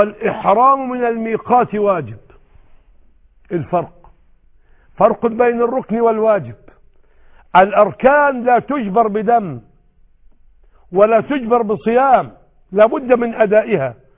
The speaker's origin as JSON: {"language": "Arabic", "country": "Egypt", "said": "انما عندنا في مصر تصنع المرأة ثوبا ابيضا وحذاء ابيضا وخمارا ابيضا ونقابا ابيضا"}